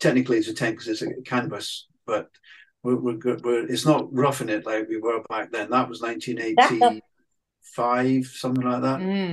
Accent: Fort Portal, Western Region, Uganda; also born or lived in Kampala; technically, I was born in Kampala in the capital city, but I grew up in the Kalembe Valley and in Fort Portal.

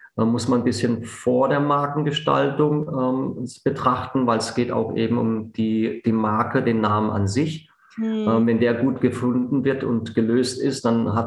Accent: Karlsruhe, Baden-Württemberg, Germany; bin dann irgendwann zurück in meine Heimatstadt Karlsruhe, habe mich dann selbstständig gemacht.

